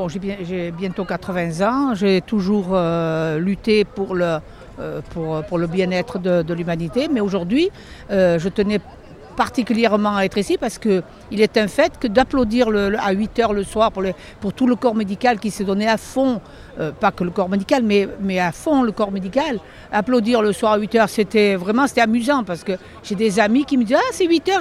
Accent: Cagnes, Provence-Alpes-Côte d'Ivoire, France; J'ai bientôt 80 ans, je viens de Cagnes et je suis venue pour les soutenir

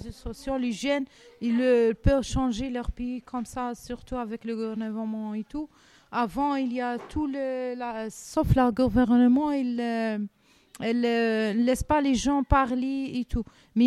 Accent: Algeria; French is a second language; comme chez nous en Algérie

